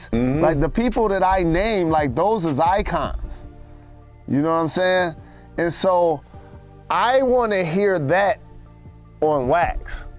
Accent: Detroit, Michigan, United States; But also growing up in Detroit, I got exposed to techno and … so many different styles.

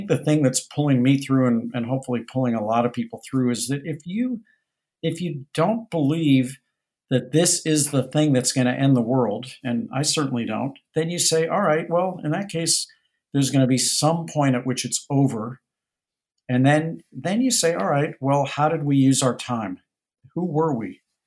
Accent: St. Louis, Missouri, United States; the experiences I had growing up in St. Louis, in where the restaurants were not really all that yummy, but where the people were always pretty darn nice.

